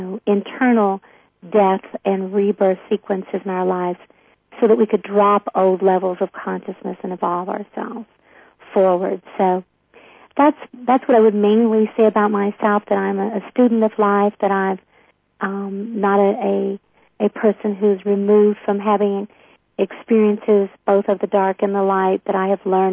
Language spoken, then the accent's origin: English; Kentucky, United States; I grew up in Western Kentucky, and I became a mental health counselor at a very young age, at 20 years old.